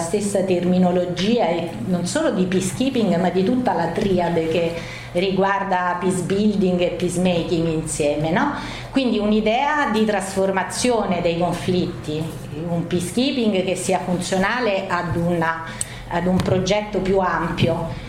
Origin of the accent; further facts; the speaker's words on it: Rome, Lazio, Italy; Io personalmente vengo da Roma.